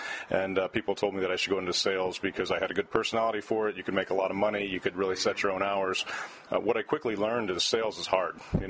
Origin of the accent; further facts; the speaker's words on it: Sidney, Ohio, United States; Obviously, growing up in Sydney, Ohio, you know, Roadside Park with broomball was about as close as you got to hockey.